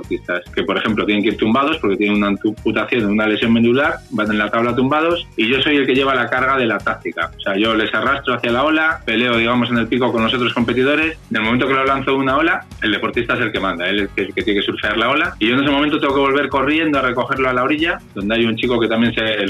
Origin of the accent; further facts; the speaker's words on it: Cantabria, Spain; sobre todo la cántabra, que es la que más cerca me toca, porque yo soy de Cantabria